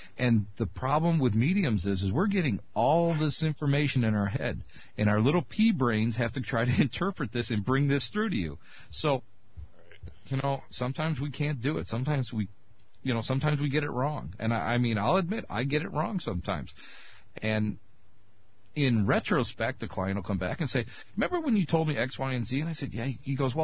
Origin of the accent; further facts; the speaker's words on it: Scotland, United Kingdom; it's free because I'm Scottish